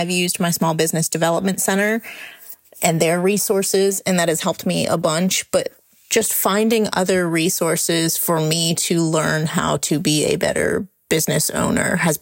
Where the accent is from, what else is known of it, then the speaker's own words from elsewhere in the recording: Louisiana, United States; I'm from Louisiana.